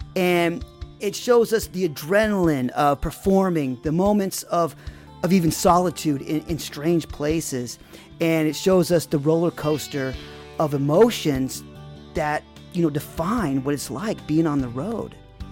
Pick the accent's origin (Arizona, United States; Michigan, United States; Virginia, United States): Arizona, United States; because growing up in Arizona, that sound always echoes like the warning of a rattlesnake, you know?